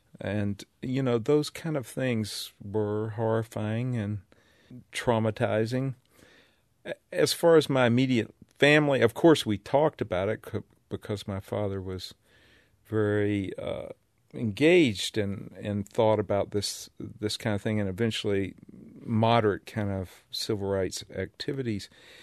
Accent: the South, United States; I've always had a little chip on my shoulder about the fact that I'm from the South.

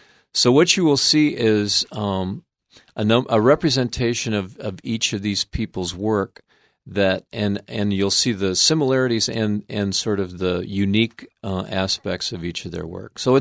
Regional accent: Iowa, United States; Well, actually, I'm from Iowa originally.

